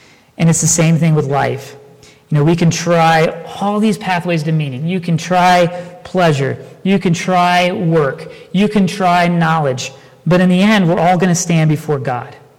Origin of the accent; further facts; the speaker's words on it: Dayton, Ohio, United States; They were from my hometown of Dayton, right?